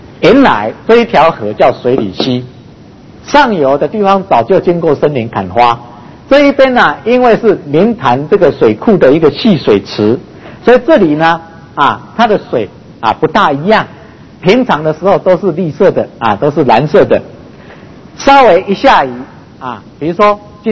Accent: Beigang, Yunlin County, Taiwan; 我的老家在北港

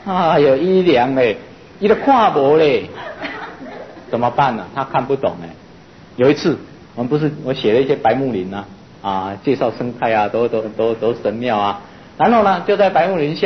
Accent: Taiwan; 同时更侧重的台湾我们自己生长土生土长的地方所延伸出来的人文历史与自然的沧桑

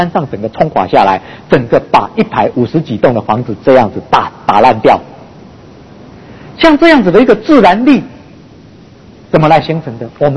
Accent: Beigang, Yunlin County, Taiwan; 我的老家在北港

